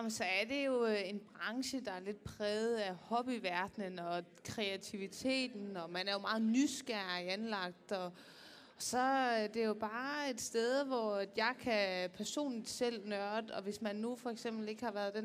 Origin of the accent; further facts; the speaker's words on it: Jutland, Denmark; Og nu kommer jeg fra det kolde Jylland